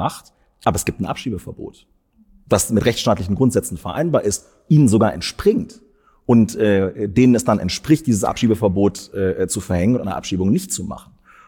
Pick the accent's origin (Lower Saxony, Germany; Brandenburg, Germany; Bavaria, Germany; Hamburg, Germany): Lower Saxony, Germany; Ich komme ja aus Niedersachsen